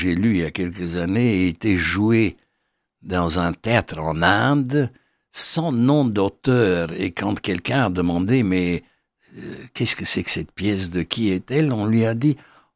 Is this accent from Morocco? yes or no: no; Romania; also born or lived in Greece; now in Paris, France; Moi, je suis parti de Roumanie en 1977. J'ai vécu 5 ans en Grèce. Et je suis arrivé à Paris en 1982.